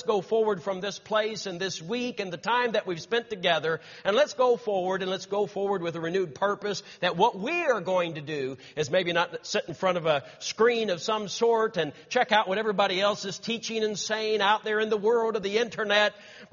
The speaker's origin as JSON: {"language": "English", "region": "Missouri", "country": "United States", "tie": "born or raised there", "said": "the first time I met Brother Joe and heard his testimony in the church in which I grew up in Missouri"}